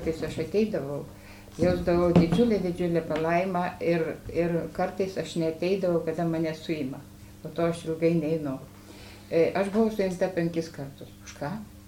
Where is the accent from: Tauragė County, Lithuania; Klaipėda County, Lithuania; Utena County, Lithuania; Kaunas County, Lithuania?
Tauragė County, Lithuania; Kvėdarna; also born or lived in Laukuva; Laukuvoje gimusi, Kvėdarnoje augusi, o paskui mirus mamytei užmuštama.